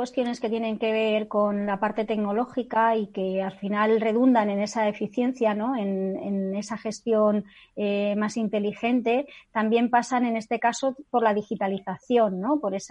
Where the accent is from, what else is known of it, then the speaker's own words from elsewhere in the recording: Barcelona, Catalonia, Spain; Yo recuerdo, soy de Barcelona, recuerdo que antes de disponer de tanques de tormenta